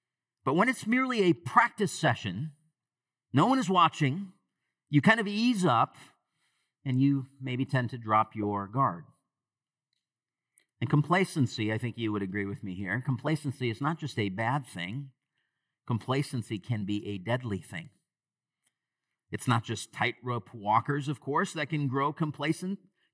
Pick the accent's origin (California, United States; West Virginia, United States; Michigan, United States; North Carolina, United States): Michigan, United States; I can think of the church that I grew up in Michigan in the 80s that was preaching the gospel faithfully.